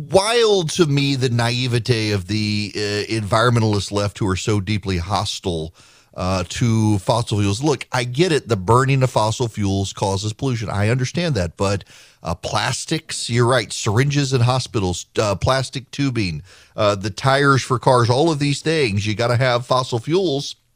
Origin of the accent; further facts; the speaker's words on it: Dubai, United Arab Emirates; One of the highlights of my life as a kid growing up in Dubai was our class